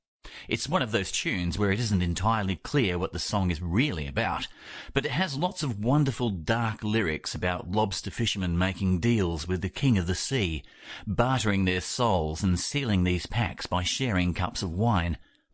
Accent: Australia; I'm an Australian author

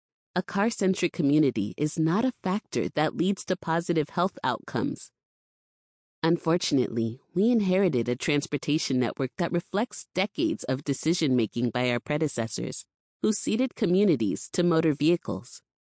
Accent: Maplewood, New Jersey, United States; Where I grew up in Maplewood, New Jersey, a small suburban community outside of New York City, I was able to walk to school and playgrounds without adult supervision.

